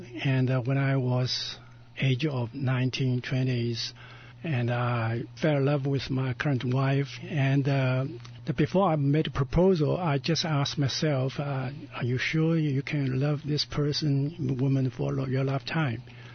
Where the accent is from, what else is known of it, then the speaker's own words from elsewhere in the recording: China; English is a second language; and I was atheist, grew up in China